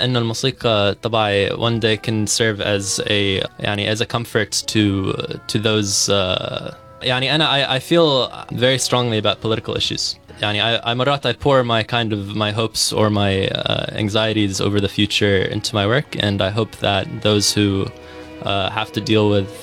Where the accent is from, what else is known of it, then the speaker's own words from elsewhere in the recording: Gaza, Gaza Strip, Palestine; يعني في واجب للي أنا غزاوي